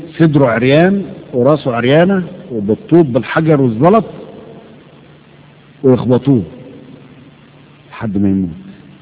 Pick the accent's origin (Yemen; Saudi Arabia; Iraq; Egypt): Egypt; ده عندنا في مصر لما كانوا بيرشوا الشوارع بالزفت